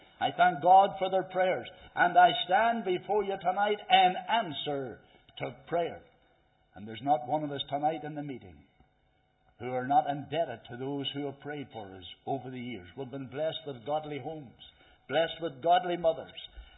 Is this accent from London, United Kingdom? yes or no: no; Dromara, Northern Ireland, United Kingdom; I was brought up in the Reformed Presbyterian Church in Drumara.